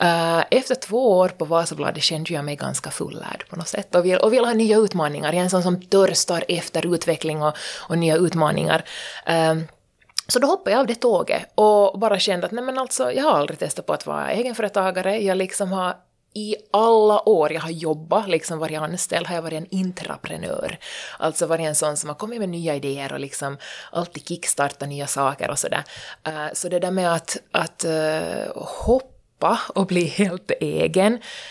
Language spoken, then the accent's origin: Swedish; Vaasa, Ostrobothnia, Finland; 31 år gammal, hemma från Vasa.